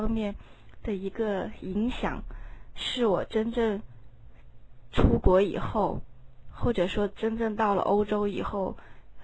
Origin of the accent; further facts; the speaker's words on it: Inner Mongolia, China; born there; 当时我虽然不是蒙古族，但是我出生在内蒙古地区